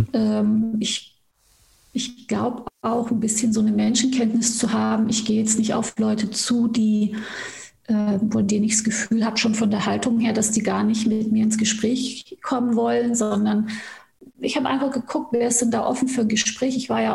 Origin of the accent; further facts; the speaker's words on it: Stuttgart, Baden-Württemberg, Germany; now in Berlin, Germany; ich war immer die Türkin, das Gastarbeiterkind, also gerade in Stuttgart und wo ich aufgewachsen bin, da ist ja alles auch nochmal ein bisschen ländlicher.